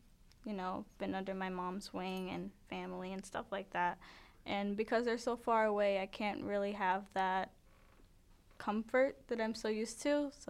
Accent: Maryland, United States; I come from Maryland, which is a couple hours away.

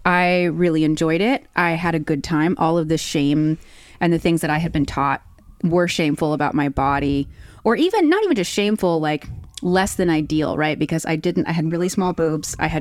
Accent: Texas, United States; So, I'm from the South. I'm from Texas and, you know, truly known for being a progressive and sexually positive state at all times.

